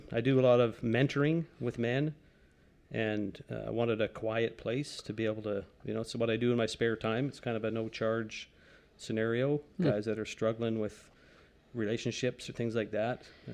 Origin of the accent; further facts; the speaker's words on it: Prince George, British Columbia, Canada; born or raised there; also born or lived in Port Alberni; now in Kelowna, Canada